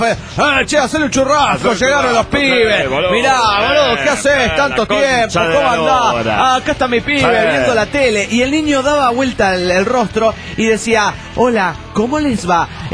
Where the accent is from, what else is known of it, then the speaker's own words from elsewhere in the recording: Puebla, Mexico; de Puebla, México.